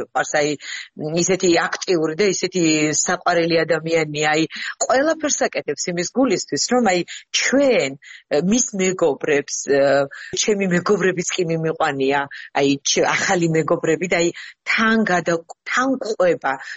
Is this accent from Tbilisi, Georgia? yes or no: no; Zakaro, Mtskheta-Mtianeti, Georgia; წარმოშობით ვართ მლეკიდან სოფელი ქვეშეთიდან იქიდან ვართ ჩამოსახლებულები საგურამოსთან მიმდებარე ძალიან ლამაზ სოფელში რომელსაც ზაქარო ქვია სადაც ზუსტად ნამდვილი ქართველები ცხოვრობენ